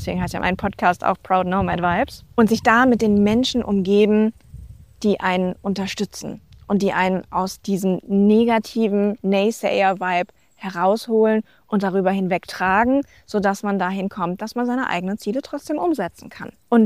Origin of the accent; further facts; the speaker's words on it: Frankfurt, Hesse, Germany; Ich bin jetzt ja aus dem Frankfurter Raum. Ich bin ja auch jetzt gerade in diesem Moment in Deutschland mal wieder zu Besuch.